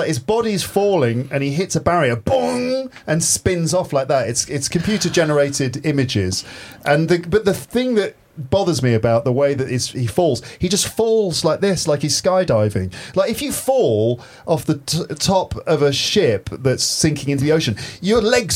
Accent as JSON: {"language": "English", "region": "England", "country": "United Kingdom", "said": "I'm just using a webcam and I'm English."}